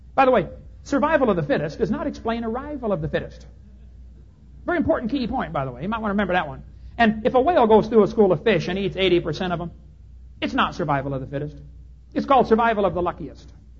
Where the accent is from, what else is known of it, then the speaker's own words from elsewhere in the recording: Illinois, United States; I come from Illinois, corn country.